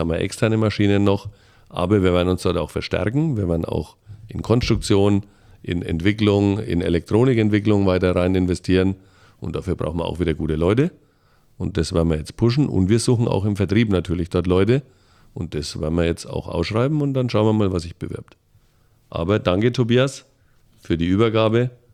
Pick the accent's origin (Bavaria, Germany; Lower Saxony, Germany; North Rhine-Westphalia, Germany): Bavaria, Germany; Bamberg; bin eigentlich Bamberger, der einzige Oberfranke hier in der Runde, muss man dazu sagen.